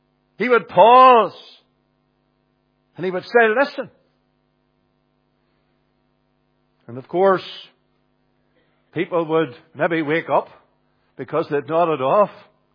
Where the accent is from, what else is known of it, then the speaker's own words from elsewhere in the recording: Northern Ireland, United Kingdom; where I was brought up in County Fermanagh on the farm as a young boy